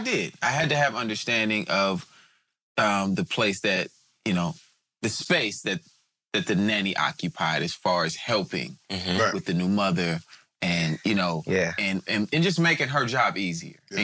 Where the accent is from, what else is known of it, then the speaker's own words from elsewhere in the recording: California, United States; I'm from the Bay.